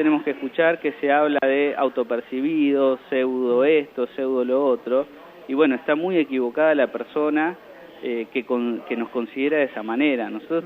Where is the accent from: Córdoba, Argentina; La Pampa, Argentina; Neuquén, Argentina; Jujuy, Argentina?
La Pampa, Argentina; General Pico; also born or lived in Santa Rosa; now in Dorila, Argentina; que si bien viví en Santa Rosa algunos años, soy de General Pico y vivo en Dorila